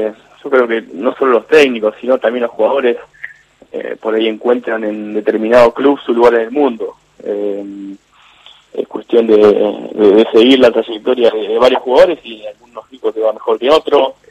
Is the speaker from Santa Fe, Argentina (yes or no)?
yes; San Jerónimo Norte, Santa Fe, Argentina; Exactamente, San Jerónimo Norte.